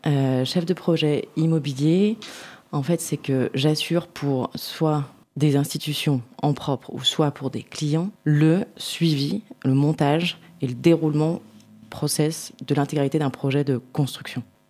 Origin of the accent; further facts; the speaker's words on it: Lyon, Auvergne-Rhône-Alpes, France; j'ai 34 ans, pas encore 35 mais bientôt. Je suis de Lyon, lyonnaise depuis ma naissance.